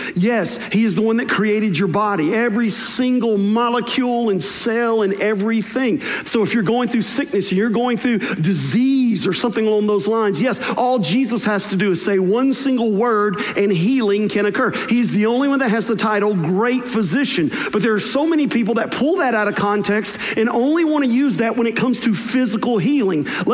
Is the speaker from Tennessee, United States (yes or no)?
yes; Tennessee, United States; the small little rural high school that I grew up in West Tennessee